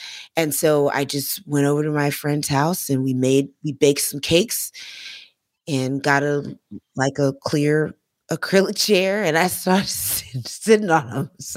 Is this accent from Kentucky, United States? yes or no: no; Florida, United States; because I'm from Florida, and that's, you know, oftentimes what I use to refer to white people.